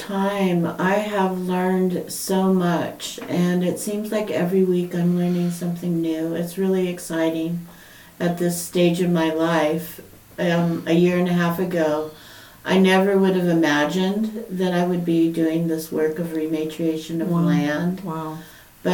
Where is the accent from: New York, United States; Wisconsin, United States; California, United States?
California, United States; So I actually grew up with a lot more of the Hawaiian culture than my own native Californian culture.